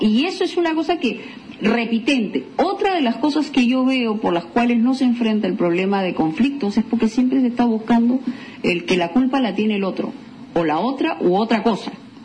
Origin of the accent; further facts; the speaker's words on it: Peru; usted y yo somos compatriotas, somos peruanos, sí, claro.